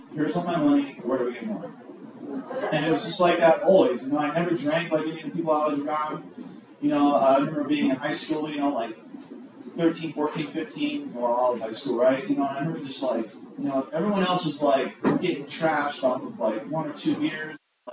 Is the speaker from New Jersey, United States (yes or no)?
no; Bakersfield, California, United States; so originally I grew up in Bakersfield, California.